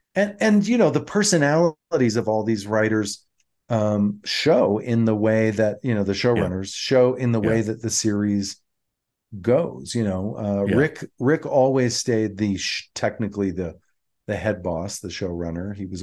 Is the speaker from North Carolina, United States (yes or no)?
yes; North Carolina, United States; born there; I was born in North Carolina and I talked about it a lot.